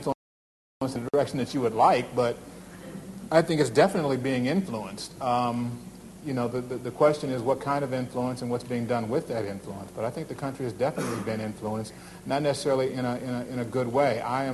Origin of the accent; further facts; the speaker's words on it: Los Angeles, California, United States; also born or lived in Orange; I was born in Orange, California. Which is just south of Los Angeles.